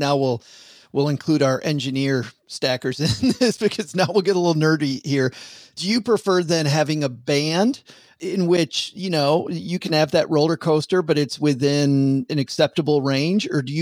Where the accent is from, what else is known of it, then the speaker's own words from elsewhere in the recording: Michigan, United States; I'm from Michigan, worked in Detroit for a long time.